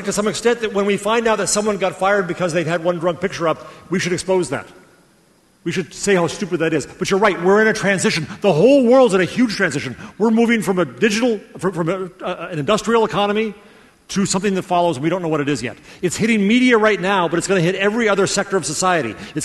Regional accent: United States; And I'm American of this attitude.

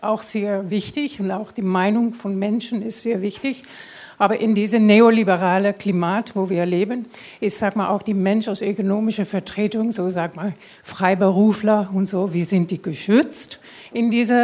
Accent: Netherlands; German is a second language; Ich bin aus den Niederlanden und wir haben uns kennengelernt in den Niederlanden.

